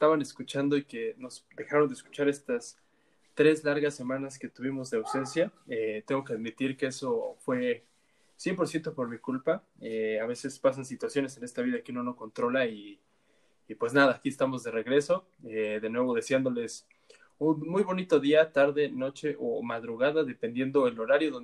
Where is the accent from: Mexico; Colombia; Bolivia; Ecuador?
Mexico; en México es donde menos nos escuchan y eso que somos de México